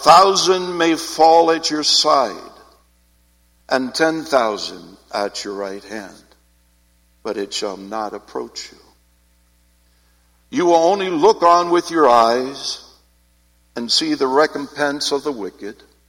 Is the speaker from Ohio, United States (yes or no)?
yes; Canton, Ohio, United States; When I was a child, I grew up here in Ohio, in Canton, in fact.